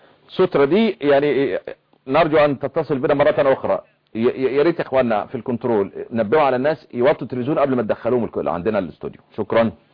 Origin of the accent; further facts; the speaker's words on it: Egypt; احنا عندنا في مصر